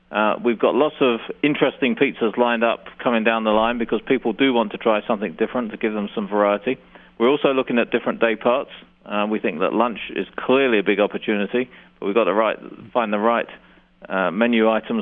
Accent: London, United Kingdom; moved away as an adult; also born or lived in Miami; now in United States; I'm from another city that begins with L, that's London. And I was born in the east side of London and lived for a good period of time in the UK. And then I spent 3 years at Burger King in Miami

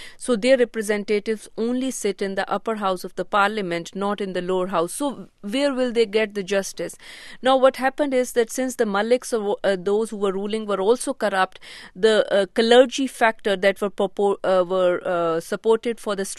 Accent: Pakistan; English is a second language; particularly from the region where I come from Pakistan.

